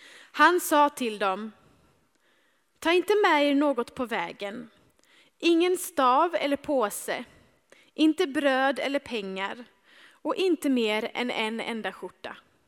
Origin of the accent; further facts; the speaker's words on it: Växjö, Kronoberg County, Sweden; moved away as an adult; now in Losi, DR Congo; och jag är från början från Växjö.